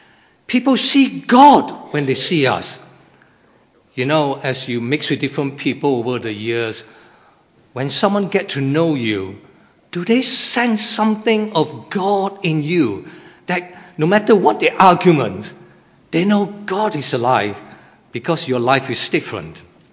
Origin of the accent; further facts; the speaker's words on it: Malaysia; I am ethnic Chinese and I grew up in Malaysia.